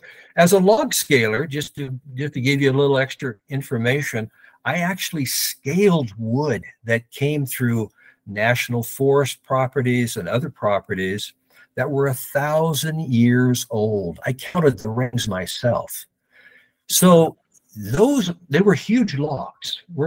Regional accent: Portland, Oregon, United States; and I investigated my hometown, for instance, Portland, it used to be called the Clearing.

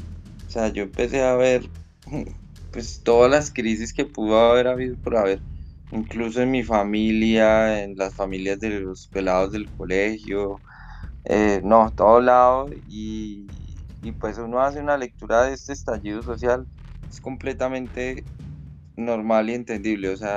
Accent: Colombia; hay garantías para absolutamente todo lo como colombianos tenemos

